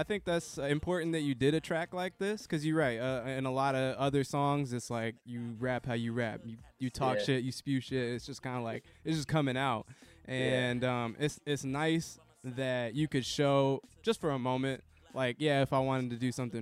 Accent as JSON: {"language": "English", "town": "Portland", "region": "Oregon", "country": "United States", "tie": "born or raised there", "said": "Yeah, I never, so I grew up here in Portland, but my brother did go to U"}